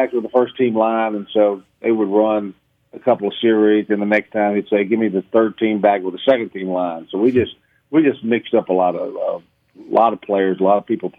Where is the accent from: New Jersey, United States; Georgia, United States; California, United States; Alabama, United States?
Alabama, United States; Mobile; And I go, well, Coach, I'm from Mobile.